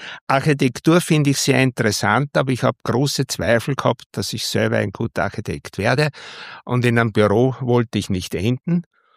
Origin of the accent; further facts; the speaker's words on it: Kremsmünster, Upper Austria, Austria; born there; Ich bin in Kremsmünster geboren, bin dort in Kirchberg in die Volksschule gegangen. Kremsmünster hat drei Volksschulen.